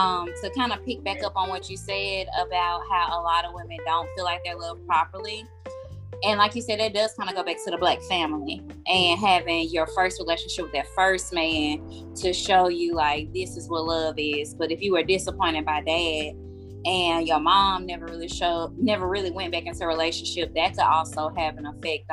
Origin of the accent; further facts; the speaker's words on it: Atlanta, Georgia, United States; like I say that I am from Atlanta.